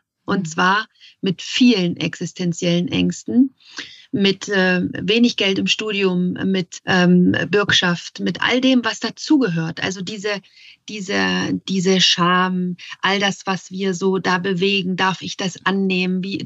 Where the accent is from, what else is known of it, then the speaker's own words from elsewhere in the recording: East Germany, Germany; Ich bin in der DDR groß geworden